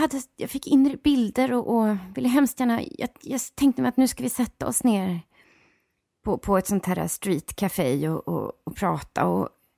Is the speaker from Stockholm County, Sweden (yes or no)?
yes; Stockholm, Stockholm County, Sweden; Jag är ju 67 år då, så att jag växte upp i Björkhagen, Hammarbyhöjden, på Ystadsvägen, i de radhusen där som kostar 6-7 miljoner nu för tiden faktiskt.